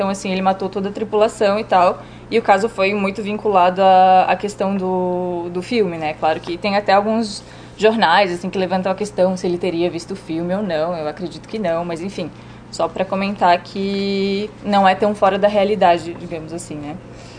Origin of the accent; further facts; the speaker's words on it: Brazil; born or raised there; also born or lived in Argentina